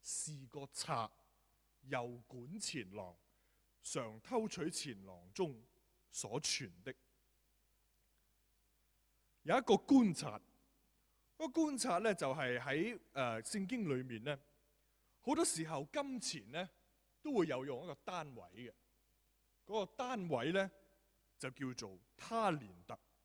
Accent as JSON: {"language": "Cantonese", "region": "Guangdong", "country": "China", "said": "就會用咧一個我哋廣東人咧嘅一個俗語咧"}